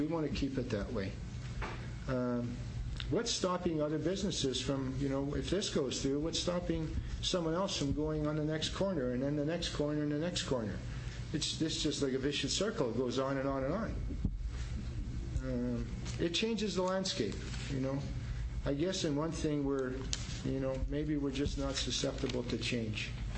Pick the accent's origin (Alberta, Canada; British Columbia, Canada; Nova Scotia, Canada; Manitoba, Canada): Manitoba, Canada; Winnipeg; Because I grew up in that area. I was born in Transcona.